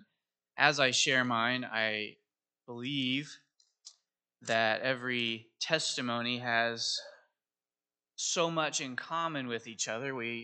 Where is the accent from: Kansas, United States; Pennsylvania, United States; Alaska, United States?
Kansas, United States; Manhattan; also born or lived in Nebraska; And so I grew up in Manhattan, Kansas. I was born in Nebraska, but didn't live there very long. I have a lot of family up there who are diehard Cornhusker fans. But I grew up in Manhattan, Kansas, majority of my life.